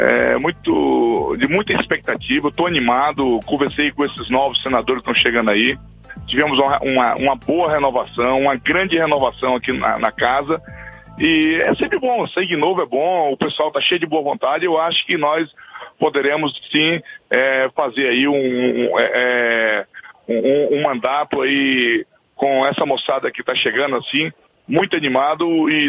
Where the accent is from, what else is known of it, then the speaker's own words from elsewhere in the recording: Acre, Brazil; Olha, eu pessoalmente sou do Acre